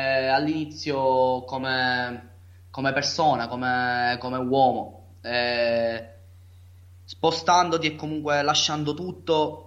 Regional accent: Partinico, Sicily, Italy; vengo da Partinico, che è una piccola provincia, un piccolo paese in provincia di Palermo.

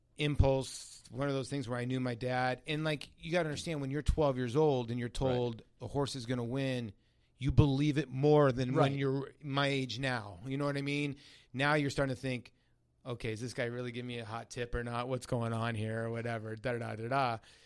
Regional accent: Garden City, New York, United States; Yeah, I come from actually Long Island.

